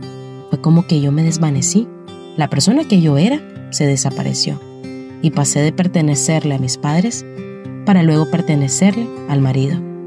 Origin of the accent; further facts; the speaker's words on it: Nicaragua; moved away as an adult; now in United States; una nica de 38 años y vivo en Estados Unidos, donde emigré hace una década.